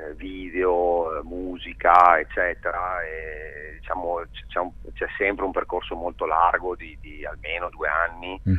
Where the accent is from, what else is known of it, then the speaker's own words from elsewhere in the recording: Venice, Veneto, Italy; also born or lived in Paris; now in Buenos Aires, Argentina; Io sono di Venezia, poi ho vissuto a Parigi, adesso sono arrivato a Buenos Aires e vivo qui.